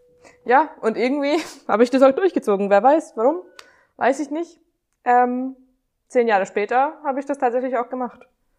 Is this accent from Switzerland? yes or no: no; Hungary; German is a second language; moved away as an adult; now in Germany; Ich bin mit 19 nach Deutschland gekommen, aus Ungarn. Ich bin in Ungarn geboren und dort aufgewachsen. Ich bin auch dort in die Schule und habe auch dort mein Abi gemacht.